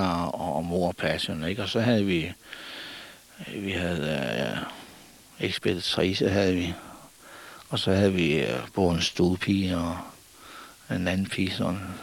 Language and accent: Danish; Klitmøller, North Denmark Region, Denmark; born there; Jeg er født, min far var købmand, og jeg er født ned på, jeg må sige, det gamle købmandsgård